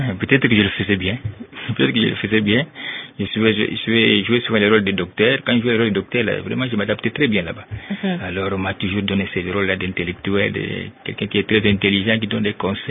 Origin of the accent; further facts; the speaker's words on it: Luila, Kongo Central, DR Congo; Moi j'ai grandi à Luila. Luila c'est peut-être à 60 km de Kinshasa, c'est entre Sonabata et Kasangulu, c'est là où j'ai grandi. J'ai fait toutes mes études primaires là-bas.